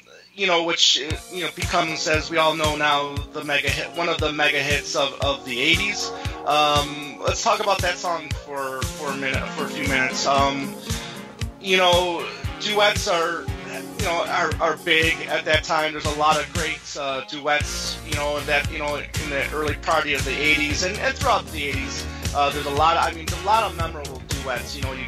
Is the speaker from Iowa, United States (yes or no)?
no; Michigan, United States; just because I'm from Michigan, it's kind of cool to see him doing